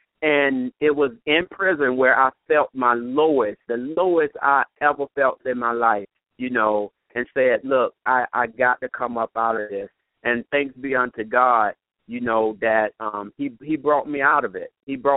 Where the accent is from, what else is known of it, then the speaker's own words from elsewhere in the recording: Philadelphia, Pennsylvania, United States; also born or lived in Augusta, Georgia; I was born in Augusta, Georgia, never lived there. I was raised in Philadelphia and went to, excelled in high school in sports and academics